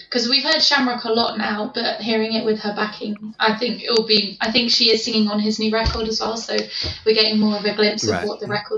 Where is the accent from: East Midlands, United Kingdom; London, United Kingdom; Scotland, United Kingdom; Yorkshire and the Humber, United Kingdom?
East Midlands, United Kingdom; Nottingham; because I'm from Nottingham